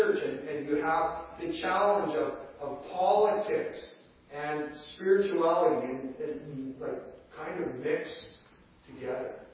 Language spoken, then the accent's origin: English; Canada; though I grew up in the state church of Canada, I grew up in the United Church of Canada, which, by the way, was the official church recognized by Canada.